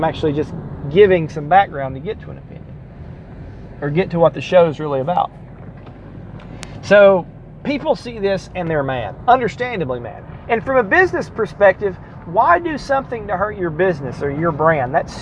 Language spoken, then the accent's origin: English; the South, United States; As a Southerner, I don't really care what the NFL does.